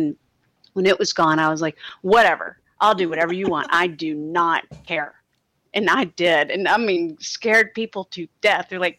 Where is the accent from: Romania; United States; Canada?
United States; Texas; I grew up in Texas and they live in Maryland.